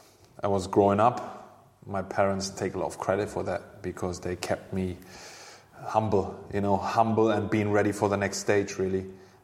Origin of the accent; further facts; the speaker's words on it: Hanover, Lower Saxony, Germany; because at that time, Hanover, my hometown club, mm-hmm. and the club I played for as a youngster, they had a cooperation with a mental hospital.